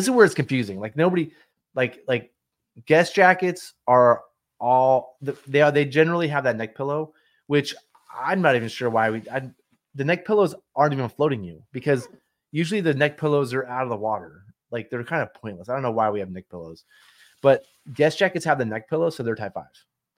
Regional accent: Hungary; English is a second language; moved away; I didn't realize how much when I come over from Hungary, I have to pay a bunch of money to the government.

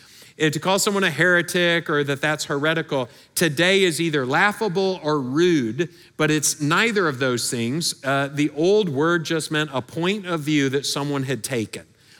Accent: Michigan, United States; which would have been very helpful in my home state of Michigan, and it is helpful here about 3 hours once a year.

